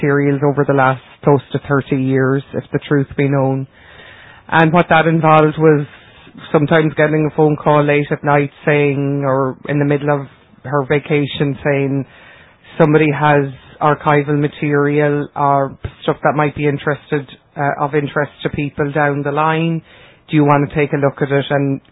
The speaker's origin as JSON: {"language": "English", "country": "Ireland", "said": "We kind of take it for granted when we're from Ireland and when we're of Irish descent because you grow up with it."}